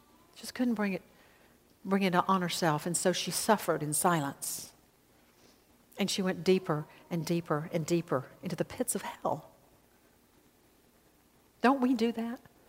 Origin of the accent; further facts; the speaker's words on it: the South, United States; I was born and raised in the South.